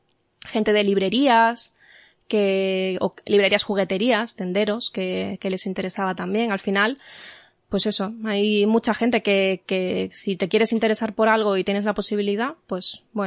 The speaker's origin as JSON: {"language": "Spanish", "town": "Rivas", "region": "Community of Madrid", "country": "Spain", "said": "aquí en mi pueblo, en Rivas, en Madrid"}